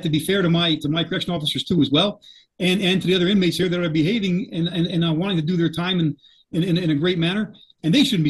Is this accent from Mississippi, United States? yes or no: no; Kingston, New York, United States; I grew up in Kingston, New York, where General Washington many times during the war stayed overnight in our church in the past.